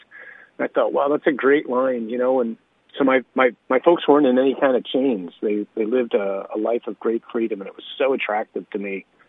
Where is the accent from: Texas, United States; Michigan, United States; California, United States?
Michigan, United States; Birmingham; So I'm the youngest of five kids, grew up in Birmingham, Michigan, which is a suburb of Detroit.